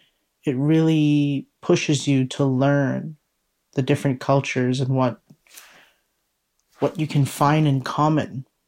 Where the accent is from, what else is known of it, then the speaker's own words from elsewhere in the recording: United States; the Chinatown community I grew up in America, by my aunties, by my grandmother, by my mom